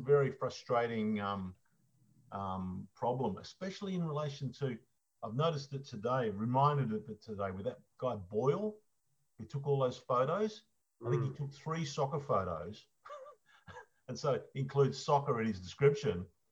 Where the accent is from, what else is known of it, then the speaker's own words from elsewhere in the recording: Queensland, Australia; And then as a Moorabbin club, being a Queenslander, I made a big boo-boo in my search here.